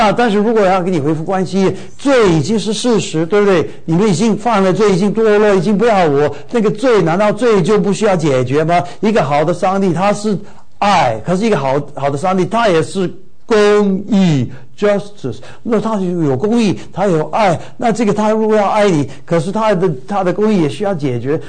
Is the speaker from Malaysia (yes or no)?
no; China